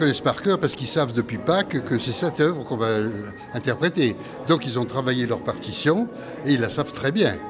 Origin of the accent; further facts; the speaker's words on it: Valence, Auvergne-Rhône-Alpes, France; Je viens de Valence